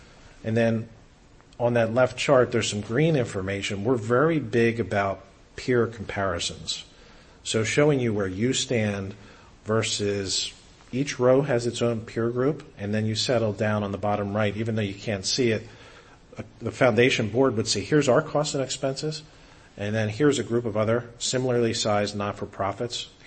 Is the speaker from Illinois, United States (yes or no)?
no; Pennsylvania, United States; I'm from Pennsylvania, so we're in Big Ten country.